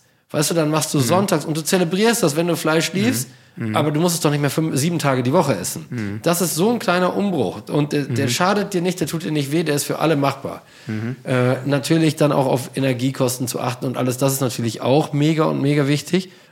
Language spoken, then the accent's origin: German; North Rhine-Westphalia, Germany; als Münsterländer